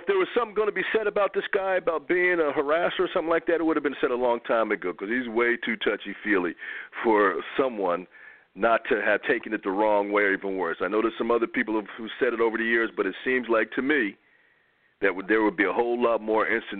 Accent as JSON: {"language": "English", "country": "United States", "said": "I'm from the United States. That doesn't happen here."}